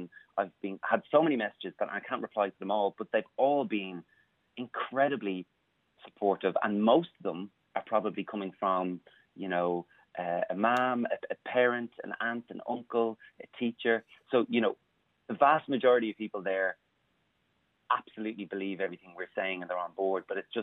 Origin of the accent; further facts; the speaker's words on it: Dublin, Leinster, Ireland; one of the most horrific experiences I had as a young gay guy growing up in Dublin